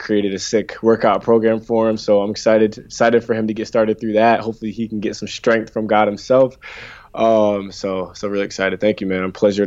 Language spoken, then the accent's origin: English; Connecticut, United States; I'm from Connecticut in the U.S. over here.